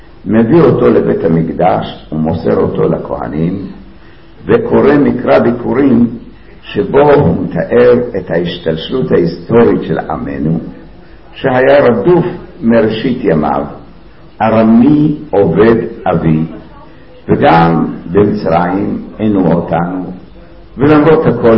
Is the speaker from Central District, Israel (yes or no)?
yes; Kadima, Central District, Israel; אני עדיין זוכר כילד גרתי אז במושבה שנקראת קדימה בשרון